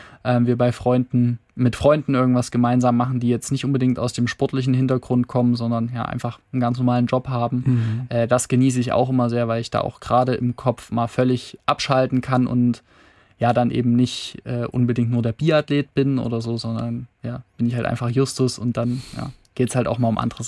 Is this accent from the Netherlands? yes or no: no; Saxony, Germany; Genau, im Osterzgebirge.